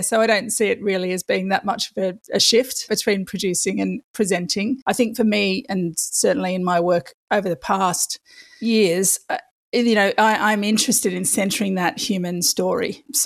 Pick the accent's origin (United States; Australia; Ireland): Australia; Newcastle, New South Wales; I'm from Newcastle. I started out here.